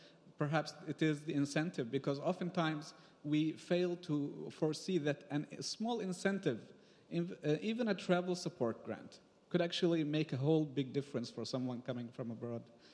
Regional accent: Yemen; And I come from Yemen, a country that's been suffering a lot recently

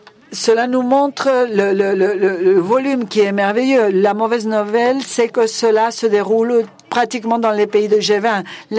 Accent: Beirut, Beirut Governorate, Lebanon; j'ai grandi à Beyrouth, où il y avait 18 religions différentes qui ont divisé le pays.

